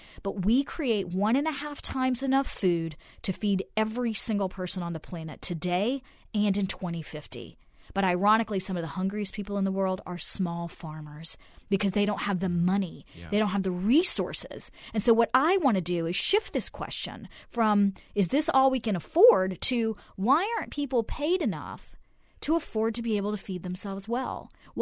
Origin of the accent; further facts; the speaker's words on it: Germany; born there; first language Hindi; English is a second language; I go back and forth to India my whole life. I was born in Germany, but the very first language I spoke was Hindi, actually, as a toddler.